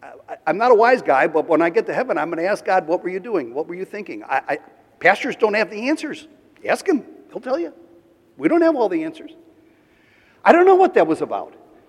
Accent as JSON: {"language": "English", "town": "Chicago", "region": "Illinois", "country": "United States", "tie": "born or raised there", "said": "I was born and raised in Chicago. I can't imagine my hometown with 20,000 people, but that's what it was."}